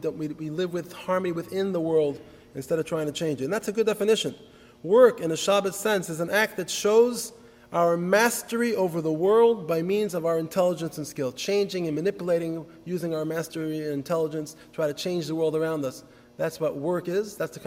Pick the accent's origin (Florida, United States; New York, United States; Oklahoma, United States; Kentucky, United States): New York, United States; New York City; I grew up in New York City.